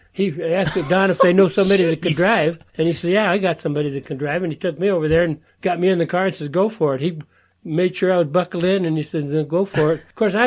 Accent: Denver, Colorado, United States; I grew up in Denver, Colorado.

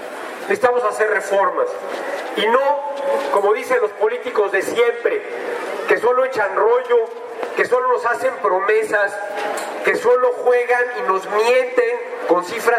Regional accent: Mexico City, Mexico; que yo como chilango lo envidio

